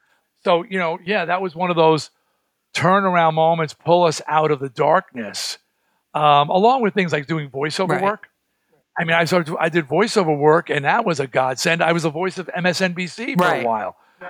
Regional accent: Baldwin, New York, United States; He grew up in Roosevelt. Right. I grew up in Baldwin.

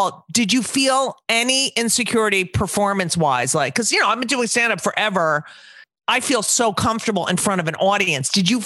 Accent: New Jersey, United States; and I'm also from New Jersey

